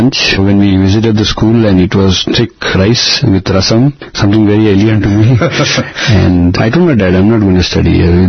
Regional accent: Darjeeling, West Bengal, India; Yes, I'm a typical Nepali guy from Darjeeling. Yes. And I grew up in an ICC school.

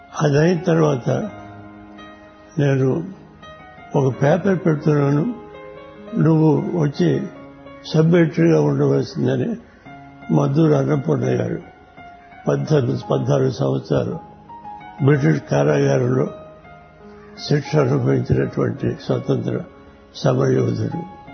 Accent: Dharmavaram, Andhra Pradesh, India; మా స్వగ్రామం ధర్మవరం విజయనగరం జిల్లా

